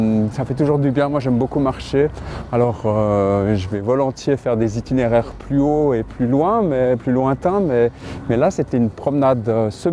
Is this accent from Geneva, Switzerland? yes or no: no; Valais, Switzerland; moved away; j'ai quitté le Valais pour aller faire l'école d'art de Genève